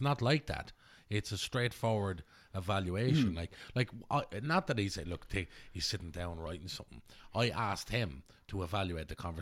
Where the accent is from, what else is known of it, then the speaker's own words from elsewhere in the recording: Darndale, Leinster, Ireland; And we're both creatives from Darndale. Do you know what I mean?